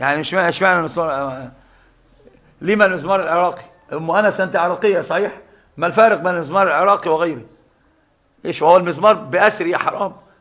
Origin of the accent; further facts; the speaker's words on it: Egypt; اسمه قانون واسمه إيش عندنا في مصر يسمونه القانون صح